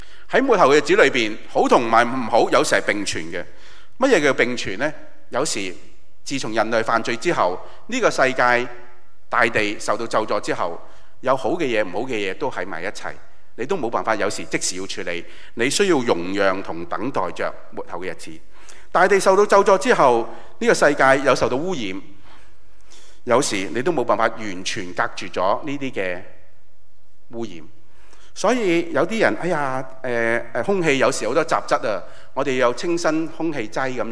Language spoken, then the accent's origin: Chinese; Hong Kong; 我很想你有个意识，因为我们香港人没什么国度观。